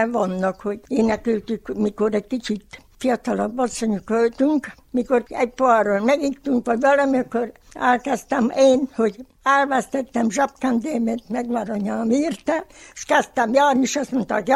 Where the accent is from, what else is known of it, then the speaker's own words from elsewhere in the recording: Homoródjánosfalva, Brașov County, Romania; Homorod János falvi. Itt születtem, ide voltak a szüleim.